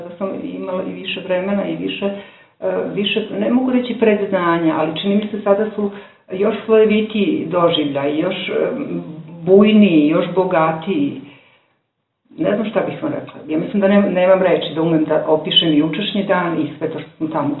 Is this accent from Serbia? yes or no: yes; Užice, Šumadija and Western Serbia, Serbia; dolazim iz Užica